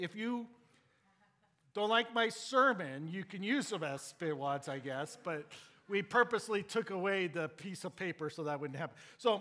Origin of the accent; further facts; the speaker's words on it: Roy, Utah, United States; I grew up in Roy. I went to Roy High